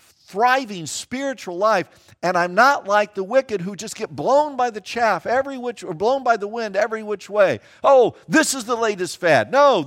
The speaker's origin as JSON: {"language": "English", "region": "Kansas", "country": "United States", "tie": "born or raised there", "said": "I grew up in Kansas, and we didn't do it, even though I'm a little older."}